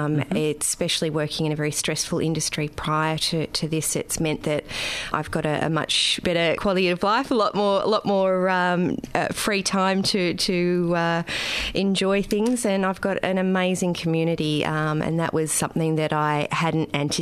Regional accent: Melbourne, Victoria, Australia; I'm 38. I'm a sex worker. I'm originally from Melbourne, but have been living and working in other parts of Australia for the last 6 months.

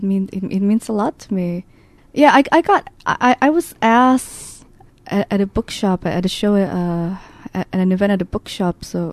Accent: Indonesia; English is a second language; I'm a novelist from Indonesia

